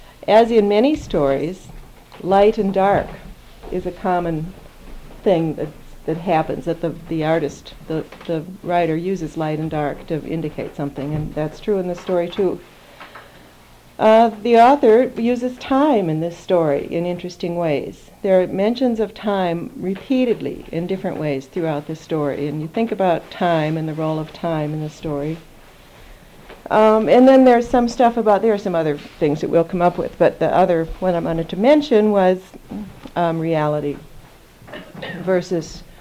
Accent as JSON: {"language": "English", "town": "Chicago", "region": "Illinois", "country": "United States", "said": "I'm from Chicago, and I love literature."}